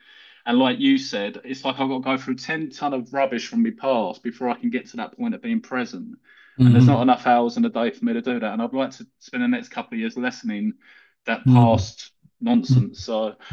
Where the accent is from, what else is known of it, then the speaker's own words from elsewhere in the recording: London, United Kingdom; because I'm from Southeast London and I'm Irish.